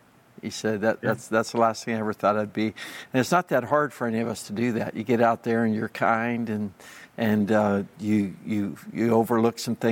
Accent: Pittsburgh, Pennsylvania, United States; I grew up in Pittsburgh as a kid, about 25 miles north.

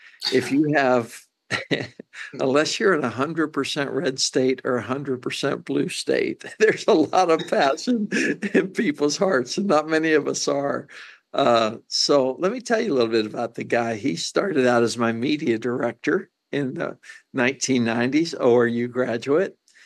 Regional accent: Pittsburgh, Pennsylvania, United States; I'm from Pittsburgh. We don't have hurricanes in Pittsburgh.

